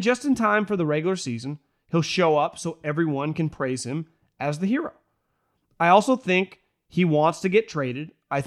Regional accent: Canada; I'm from Canada

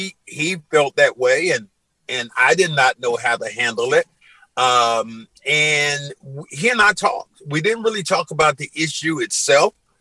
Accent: the South, United States; And I'm not a big fan, although I'm from the South.

